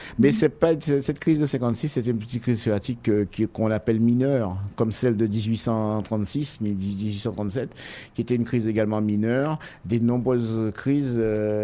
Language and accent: French; Guadeloupe, France; Et j'ai été pris en tant que Guadeloupéen.